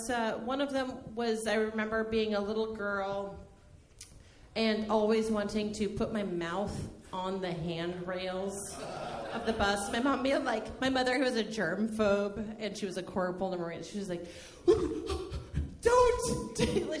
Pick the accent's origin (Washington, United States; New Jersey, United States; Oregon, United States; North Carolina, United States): Oregon, United States; Portland; because I was born in Portland and my parents were poor and we didn't have a car when I was growing up, so I rode TriMet everywhere when I was a kid.